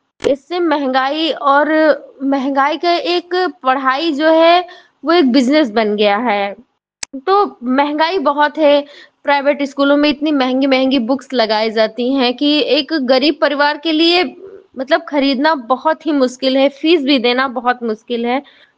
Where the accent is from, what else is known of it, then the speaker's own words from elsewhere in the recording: Chaitia Murar, Uttar Pradesh, India; और मैं चैतिया मुरार की रहने वाली हूँ। और हमारे यहाँ का पिन कोड नंबर है 2718 35 और मेरी उम्र है 28 साल।